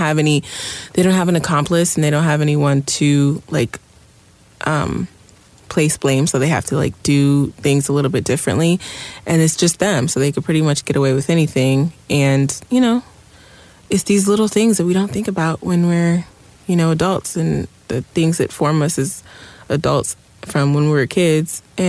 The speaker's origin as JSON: {"language": "English", "town": "Oxnard", "region": "California", "country": "United States", "lives_now": "Los Angeles, United States", "said": "I'm from Oxnard, and you'll hear me say LA a lot. I'm not from there, but I've been, or I'm not from here, but I have lived here for about, I think, maybe a little over 10 years."}